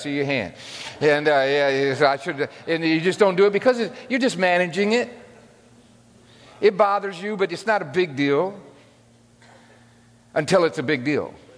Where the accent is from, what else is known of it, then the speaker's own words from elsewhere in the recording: the South, United States; I'm from the South, and that's how I run.